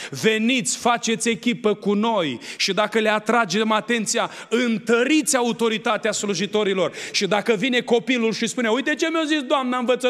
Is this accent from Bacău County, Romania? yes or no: yes; Bacău, Bacău County, Romania; born there; că și eu m-am născut în Bacău.